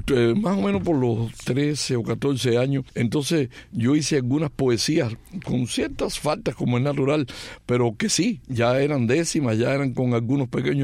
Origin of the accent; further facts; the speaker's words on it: Bejucal, Mayabeque, Cuba; born there; yo nací en un pequeño pueblo de la provincia de La Habana llamado Bejucal.